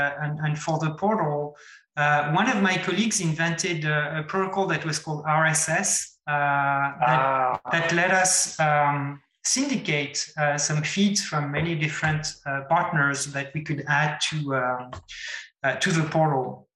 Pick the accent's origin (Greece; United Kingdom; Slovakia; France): France; English is a second language; now in San Francisco, United States; as your listener can hear from my accent, I am French. So I'm like Josh. I live in San Francisco now, but originally I'm from France. I'm an engineer from France.